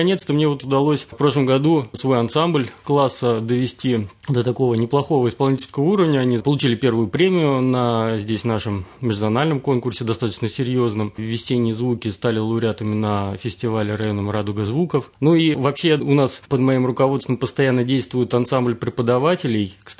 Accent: Nizhnevartovsk, Khanty-Mansi Autonomous Okrug, Russia; born there; я северный человек, родился в Ханты-Мансийском автономном округе, земляк Сергей Собянин, он, правда, родился в Березовском районе, а я в городе Нижневартовске.

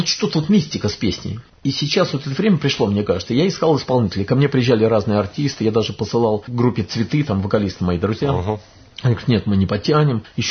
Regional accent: Lyubertsy, Moscow Oblast, Russia; Ну, представь, это все Люберец. Еще много. Я из Люберец.

